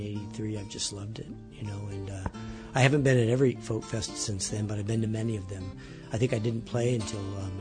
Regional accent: Anchorage, Alaska, United States; from Anchorage, Alaska.

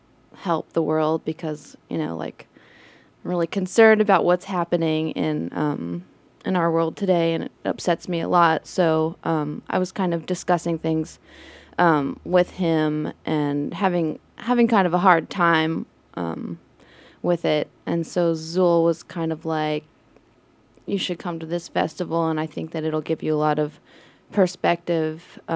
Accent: North Carolina, United States; I'm from North Carolina

